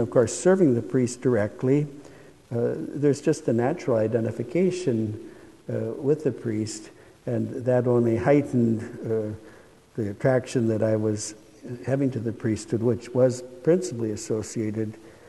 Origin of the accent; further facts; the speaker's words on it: Wisconsin, United States; I grew up in Wisconsin on a dairy farm.